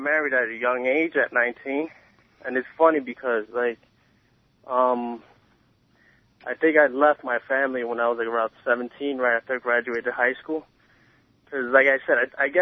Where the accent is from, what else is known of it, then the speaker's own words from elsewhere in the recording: New Jersey, United States; I guess in Jersey.